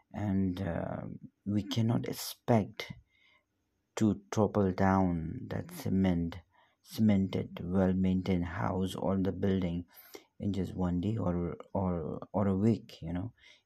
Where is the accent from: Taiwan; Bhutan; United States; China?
Bhutan; I'm from Bhutan.